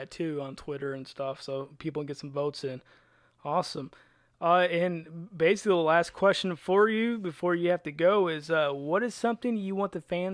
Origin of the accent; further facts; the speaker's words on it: Indiana, United States; One last thing is, we're from Southern Indiana